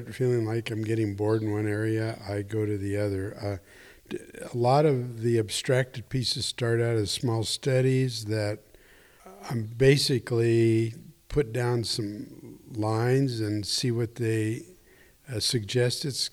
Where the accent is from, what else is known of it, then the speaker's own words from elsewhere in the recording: New York City, New York, United States; you got to remember I came from New York City